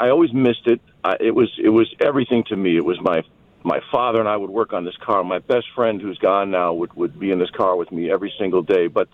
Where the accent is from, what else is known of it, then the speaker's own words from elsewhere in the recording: Williamsville, New York, United States; it was kind of my identity growing up in Williamsville.